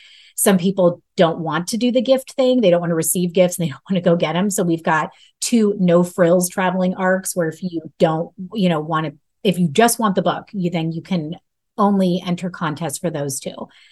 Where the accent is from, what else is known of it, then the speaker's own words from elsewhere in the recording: Minnesota, United States; One of the books is specifically for Minnesota because I have so many readers in Minnesota, my home state.